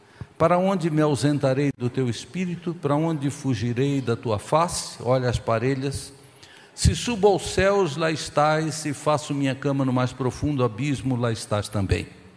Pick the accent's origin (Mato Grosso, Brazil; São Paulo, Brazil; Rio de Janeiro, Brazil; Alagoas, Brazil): São Paulo, Brazil; Santos; Eu sou de Santos, eu trabalhei em navios, eu gosto do mar e sou santista em todas as acepções desta bonita palavra.